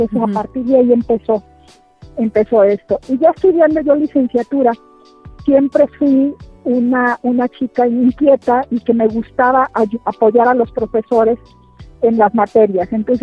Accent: Rincón de Romos, Aguascalientes, Mexico; Bueno, pues soy del estado de Aguascalientes, nací en Rincón de Romos.

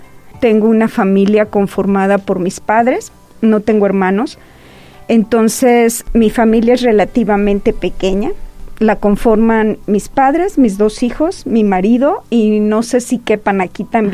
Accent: Mexico City, Mexico; Yo nací en la Ciudad de México. Para mí, la Ciudad de México en mis primeros 15 años de vida representó una metrópoli que me permitió crecer en un contexto pues megadiverso

